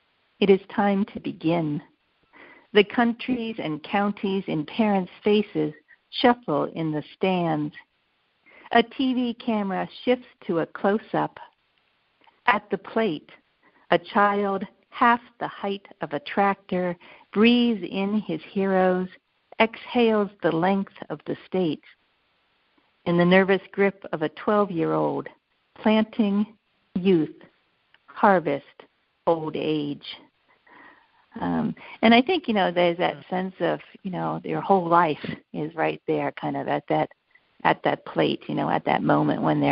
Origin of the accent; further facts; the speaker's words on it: Pennsylvania, United States; That is my hometown.